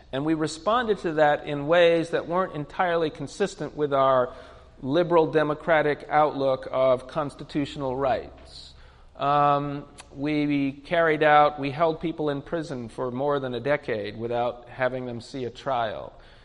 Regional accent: England, United Kingdom; I'm from England. I was born in England.

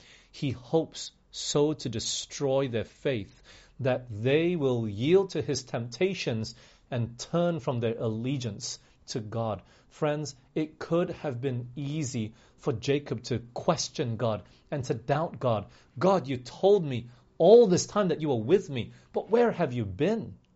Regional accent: Malaysia; also born or lived in England / Australia / United States; I grew up overseas. I grew up in England for 5 years, Australia for 10 years, US for 7 years. I've not grown up in Malaysia.

